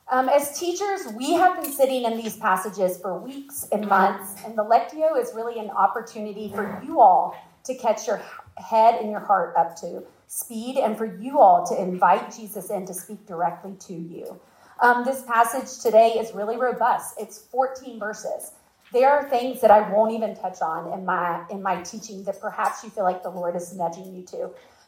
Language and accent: English; Knoxville, Tennessee, United States; moved away as an adult; now in Charlotte, United States; I'm from Knoxville, Tennessee. I moved to Charlotte 17 years ago, originally to go on Young Life staff